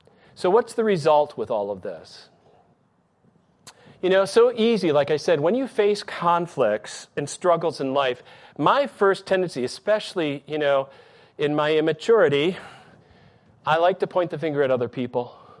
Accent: Michigan, United States; I loved my hometown in Michigan.

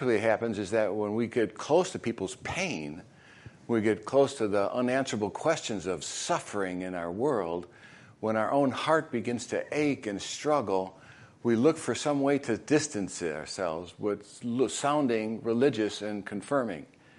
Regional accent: Chicago, Illinois, United States; now in Florida, United States; And I grew up in Chicago, so I'm used to the white Christmas

